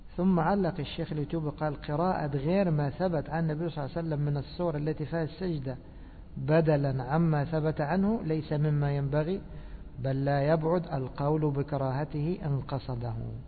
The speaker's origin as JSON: {"language": "Arabic", "town": "Alexandria", "region": "Alexandria Governorate", "country": "Egypt", "said": "ودفن عندنا في الإسكندرية"}